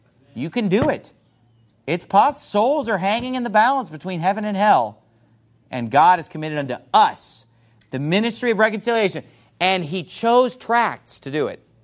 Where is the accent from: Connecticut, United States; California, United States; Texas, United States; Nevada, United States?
California, United States; I'm from California, you know, the West